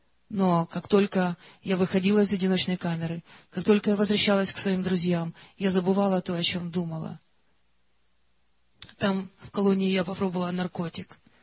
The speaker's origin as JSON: {"language": "Russian", "town": "Bucha", "region": "Kyiv Oblast", "country": "Ukraine", "said": "Но вообще мы из Бучи."}